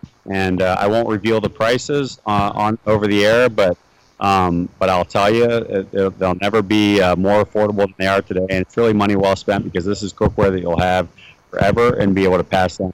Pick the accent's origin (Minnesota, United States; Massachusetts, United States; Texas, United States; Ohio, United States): Ohio, United States; Dayton; I grew up in Dayton, Ohio, and so I was in Ohio to visit my mom